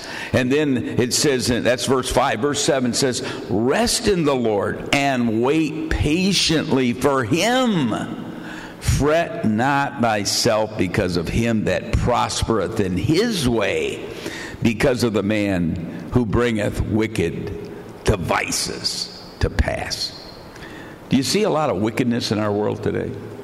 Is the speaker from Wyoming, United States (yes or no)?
no; Grand Rapids, Michigan, United States; born there; now in Pennsylvania, United States; I came from Michigan. I'm pastoring in Pennsylvania.